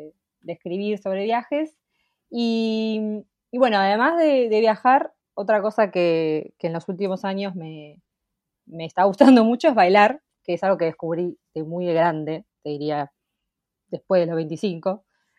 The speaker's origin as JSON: {"language": "Spanish", "town": "La Plata", "region": "Buenos Aires Province", "country": "Argentina", "said": "soy de La Plata, como bien dijimos"}